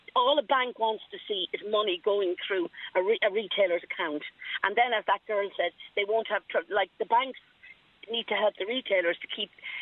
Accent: Kilkenny, Leinster, Ireland; I'm from Kilkenny

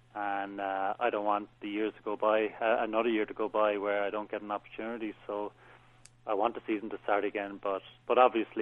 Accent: Ireland; I'm Irish

